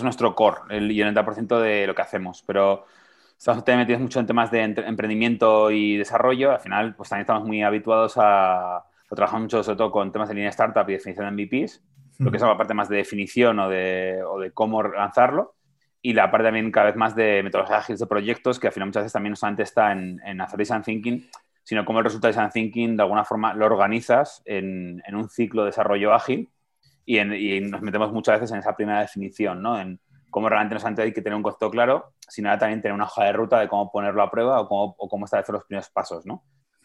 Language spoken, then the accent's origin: Spanish; Aragon, Spain; Yo soy un maño